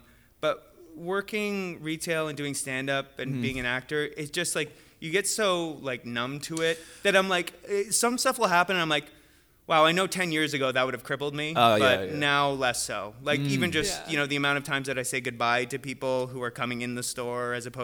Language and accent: English; Calgary, Alberta, Canada; I'm like, oh, I'm from Calgary.